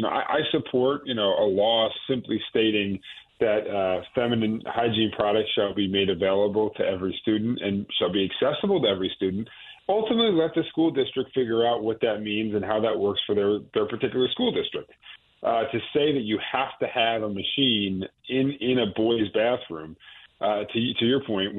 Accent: Brookfield, Connecticut, United States; Brookfield is actually my hometown

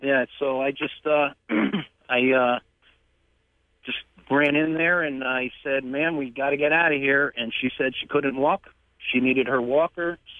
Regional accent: Hamden, Connecticut, United States; I'm born and raised in Hamden. I'm a Hamdenite.

